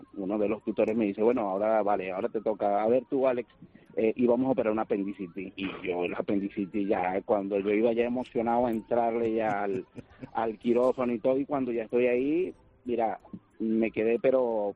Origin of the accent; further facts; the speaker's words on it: Venezuela; moved away as an adult; now in Spain; Soy venezolano, tengo 3 años aquí ya en España